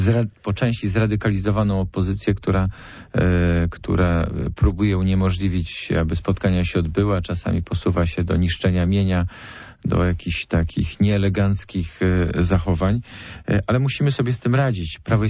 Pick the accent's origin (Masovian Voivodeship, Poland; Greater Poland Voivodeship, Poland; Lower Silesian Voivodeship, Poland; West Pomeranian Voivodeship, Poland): Greater Poland Voivodeship, Poland; Poznań; Ja jestem poznaniakiem